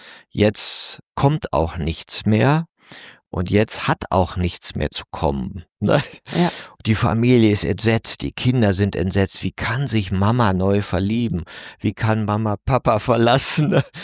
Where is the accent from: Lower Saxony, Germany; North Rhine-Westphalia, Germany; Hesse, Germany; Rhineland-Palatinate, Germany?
North Rhine-Westphalia, Germany; Aachen; zumindest Rheinisch, so Aachen, wo ich ja herkomme